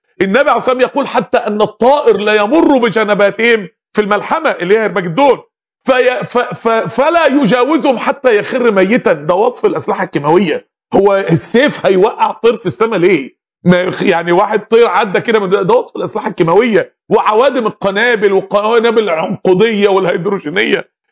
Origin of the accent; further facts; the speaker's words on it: Mansoura, Dakahlia, Egypt; من يعني عائلة القوم عندنا في المنصورة